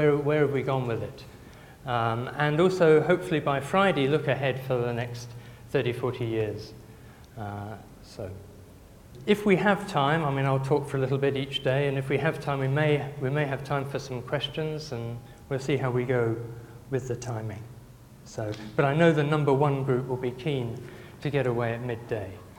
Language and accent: English; England, United Kingdom; I'm from Britain, and in particular I'm from England. So very reserved